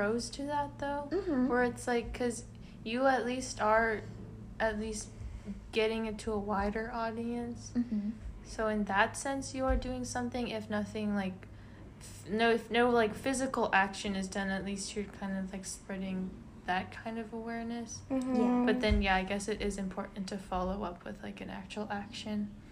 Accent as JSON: {"language": "English", "region": "California", "country": "United States", "said": "And even though I'm from California, when I'm here at school, I'll forget that that's happening"}